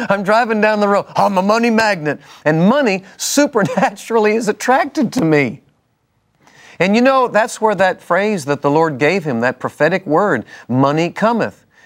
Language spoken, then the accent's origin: English; Northeast, United States; I'm from the Northeast, but they've trained me how to talk Texan.